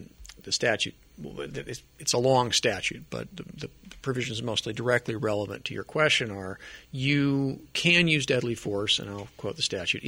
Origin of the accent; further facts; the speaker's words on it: Colorado, United States; I'm originally from Colorado, and back when I lived in Colorado, and I was I was a deputy district attorney back in Colorado back in the day.